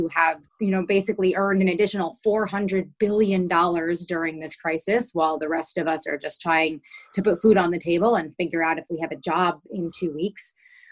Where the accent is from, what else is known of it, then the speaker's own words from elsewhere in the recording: Saugerties, New York, United States; I grew up here. I grew up in Saugerties, went to Saugerties High School, which is a public school